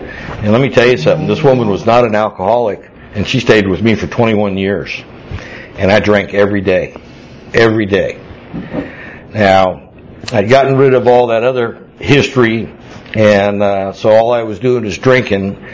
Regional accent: Georgia, United States; because I'm a redneck from Georgia, and we learned at an early age how to make things.

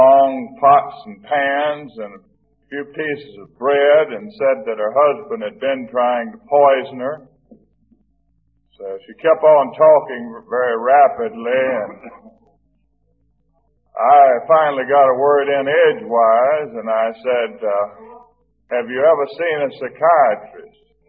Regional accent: Texas, United States; born there; I was born in East Texas.

